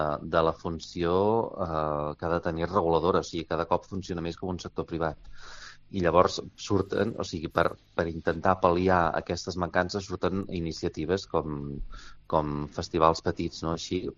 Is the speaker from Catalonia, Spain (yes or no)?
yes; Catalonia, Spain; que viuen a la zona d'on soc jo, que és de la Garrotxa